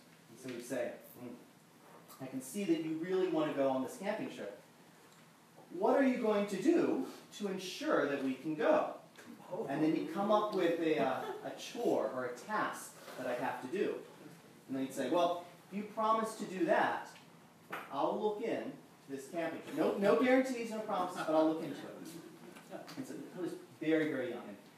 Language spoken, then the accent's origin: English; Virginia, United States; When I was young, growing up in Virginia, my parents would take the family every autumn, around this time, on a camping trip to the Shenandoah National Park.